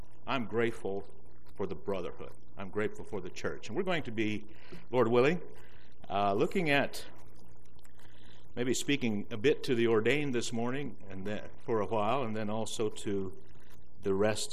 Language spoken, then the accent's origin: English; Indiana, United States; I am from Indiana, grew up in Indiana, and I went to Kansas and got my wife about 800 miles